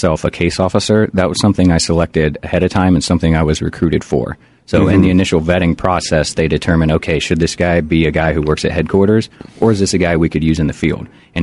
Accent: Midwest, United States; Like I said, I'm from the Midwest. So for me, they were having to vet me on cow farms.

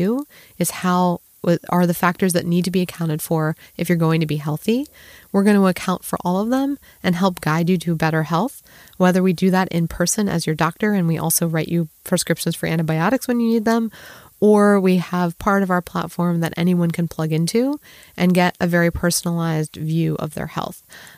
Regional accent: Baltimore, Maryland, United States; They were much more academic. I grew up in Baltimore. I wasn't raised in a particularly entrepreneurial community.

